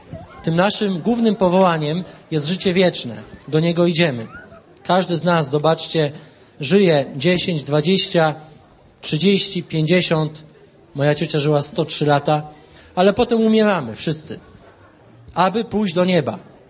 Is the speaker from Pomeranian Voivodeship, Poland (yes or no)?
yes; Gdynia, Pomeranian Voivodeship, Poland; pochodzę z pięknego miasta, widzę nawet flagę z mojego miasta, ta z tymi rybami dwiema. Gdynia. To jest moje miasto, tam się urodziłem, wychowałem, mieszkałem